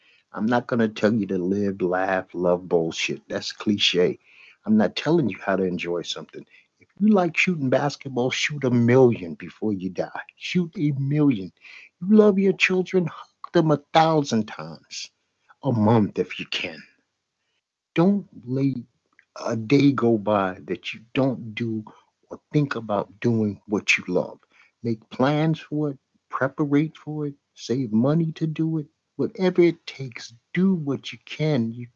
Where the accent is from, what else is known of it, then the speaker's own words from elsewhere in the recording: Brooklyn, New York, United States; I'm from Bed-Stuy, Brooklyn, America.